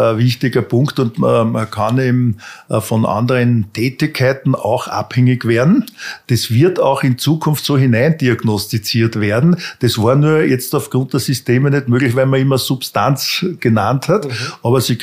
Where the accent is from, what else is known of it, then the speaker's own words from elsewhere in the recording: Vienna, Austria; Aber ich bin aufgewachsen in Grinzing, kennt ihr das?